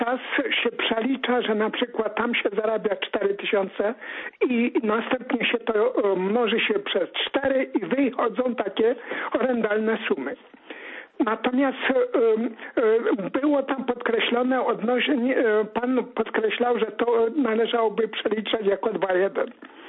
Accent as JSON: {"language": "Polish", "region": "Lesser Poland", "country": "Poland", "said": "ja jestem z Małopolski."}